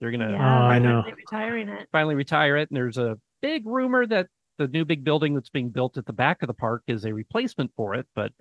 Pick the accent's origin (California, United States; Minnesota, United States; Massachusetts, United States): California, United States; San Luis Obispo; I mean, I'm a proud Californian. I was born and raised in San Luis Obispo, and after 25 years in Southern Cal, I just had enough of the gas prices